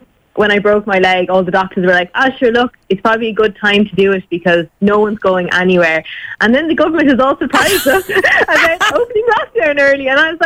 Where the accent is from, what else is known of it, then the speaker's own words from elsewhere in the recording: Tipperary, Ireland; I grew up in Tipperary on Stephen Mon Mountain